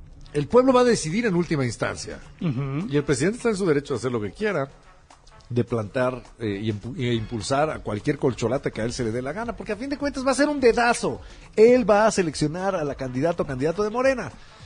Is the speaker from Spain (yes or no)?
no; Mexico; pues vincularse con la bola de borrachos que somos los mexicanos